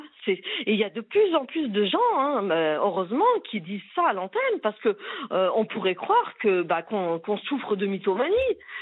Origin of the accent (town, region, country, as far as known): Paris, Île-de-France, France